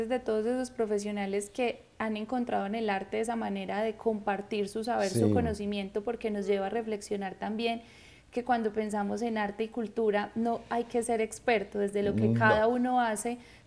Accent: Colombia; como colombianos siempre nos sentimos muy orgullosos cuando el otro sale y hace algo.

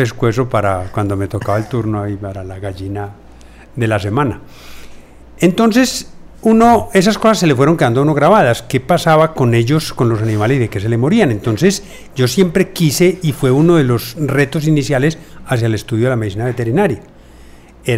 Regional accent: Girardota, Antioquia, Colombia; born there; Yo nací en el campo, nací en una finca en Girardota

